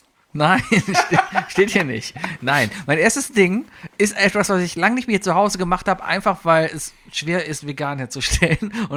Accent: Cologne, North Rhine-Westphalia, Germany; Also ich komme aus einer Familie aus Köln

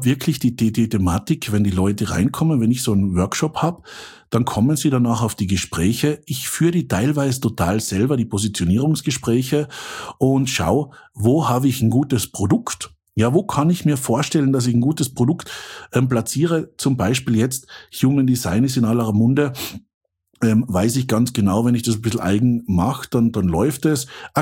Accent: Austria; now in Switzerland; Ich bin Österreicher, ja. Österreichisch klingt ein bisschen doof, ja, deswegen versuche ich Hochdeutsch zu sprechen und lebe jetzt in der Schweiz. Ich lebe jetzt in der Zentralschweiz

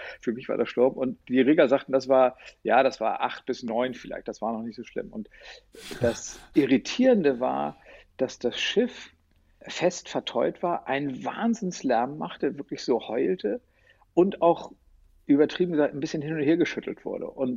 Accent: Hamburg, Germany; ich bin zwar Hamburger, aber ehrlich gesagt eine ziemliche Landratte.

